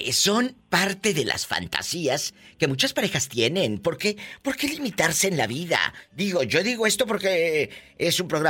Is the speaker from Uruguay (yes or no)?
no; Matamoros, Tamaulipas, Mexico; y yo soy de Matamoros. Entonces, muy cerca